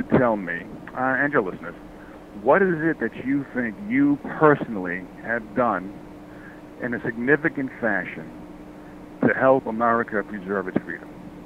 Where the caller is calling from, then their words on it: New York, United States; from New York.